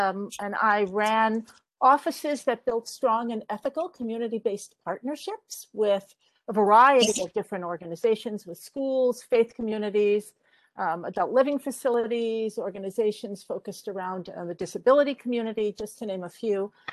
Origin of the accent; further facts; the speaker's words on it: Chicago, Illinois, United States; also born or lived in Michigan / Virginia / New York City / Baltimore; I'm a Midwesterner by birth, was born in Chicago, but lived in Michigan and a variety of other Midwestern places, but spent the sort of the last 30 years on the East Coast and Virginia, New York City, and then finally Baltimore